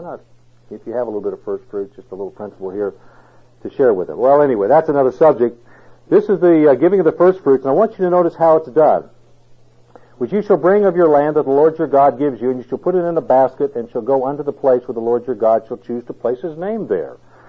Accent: Indiana, United States; also born or lived in Texas; I'm from Indiana, but people would know me as a Texan because I've spent so much of my life in Texan.

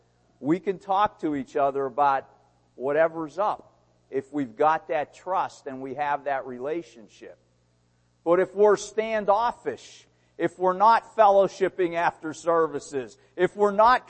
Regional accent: Pittsburgh, Pennsylvania, United States; born there; When I said Pittsburgh, I was born in Pittsburgh.

